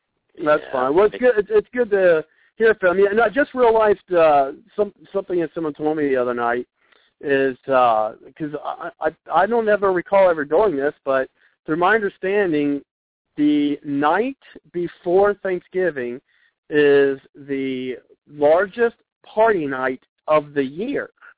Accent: Ireland; Of course, that's because I'm Irish.

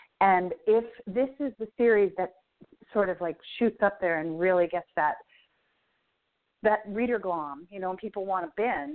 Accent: Pennsylvania, United States; also born or lived in Boston; I don't really remember what snow feels like, even though I lived in Boston for years and I grew up in Pennsylvania.

